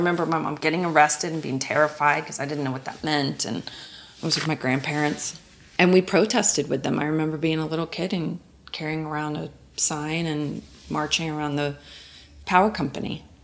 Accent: Oklahoma, United States; I mean, I'm from Oklahoma and I grew up in nature.

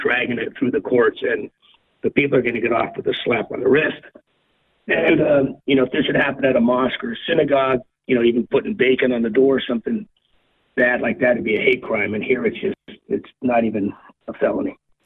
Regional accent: San Francisco, California, United States; Yeah, I grew up in San Francisco with two great pro-life parents that were involved, back from when it started legalized in the 70s. I've been up here for 30 years now.

